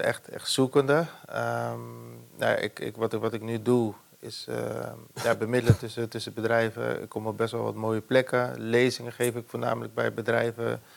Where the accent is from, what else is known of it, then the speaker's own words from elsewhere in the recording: Randstad, Netherlands; Ik kon veel wedstrijden spelen en ik wilde weer richting de Randstad, waar ik vandaan kom.